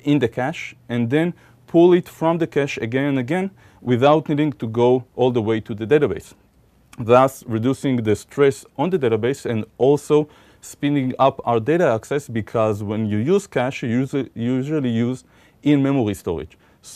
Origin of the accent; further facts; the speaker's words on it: Israel; English is a second language; I come from Israel